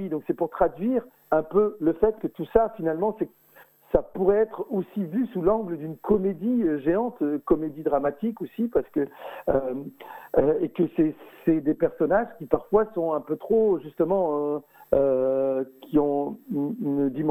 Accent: Roubaix, Hauts-de-France, France; born there; Je suis né à Roubaix, dans un des quartiers les plus pauvres de la ville, la plus pauvre de France

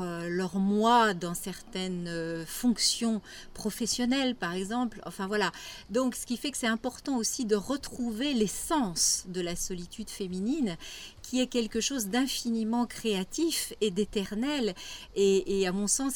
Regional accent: Paris, Île-de-France, France; Parce qu'évidemment la nature est magnifique et que quand on vient de Paris, on a besoin de calme.

